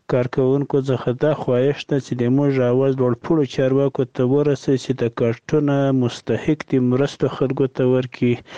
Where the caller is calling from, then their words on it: Khani Kala, Paktika, Afghanistan; زه د پکتیکا دی ولایت سروبي دی ورسوالي خاني کلا ز خبرې کوم.